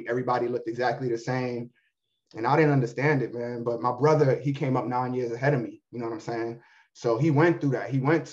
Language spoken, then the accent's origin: English; New York, United States; I grew up on the Munson, Emerson Avenue. You know what I'm saying? And then, yeah, man. So I was, you know, I mean, like everybody else, man, I went to PS 68 right there off of Baychester, Strang Avenue, man.